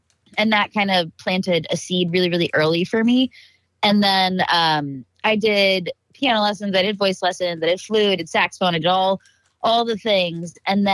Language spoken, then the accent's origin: English; New Jersey, United States; We flew to Texas, and then we're from Jersey, but you know, we had to go all the way to the bottom of Jersey, like 3.5 hours away the next weekend for another festival.